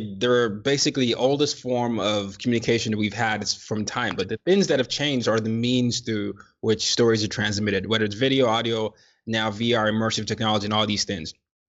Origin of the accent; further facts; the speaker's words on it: Nigeria; because I was from Nigeria.